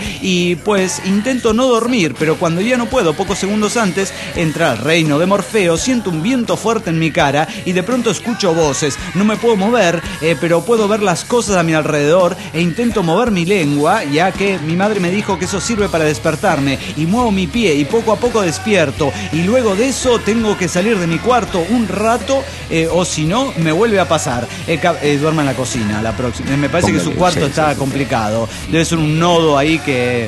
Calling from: Las Toscas, Santa Fe, Argentina; soy el conquistador de las Toscas Santa Fe Argentina.

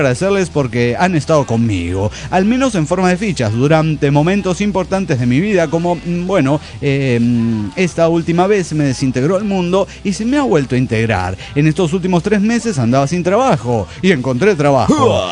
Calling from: Chihuahua, Mexico; de Chihuahua, México.

